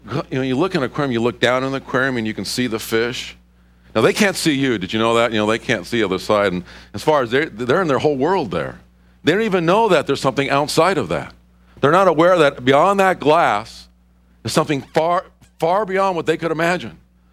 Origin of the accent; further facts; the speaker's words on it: Silverdale, Washington, United States; I said, "Silverdale." I didn't even think about it. I just said, "Silverdale."